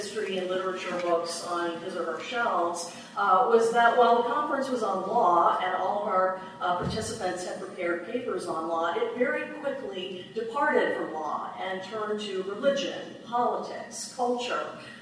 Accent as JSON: {"language": "English", "country": "United States", "said": "inherently interesting to me as an American"}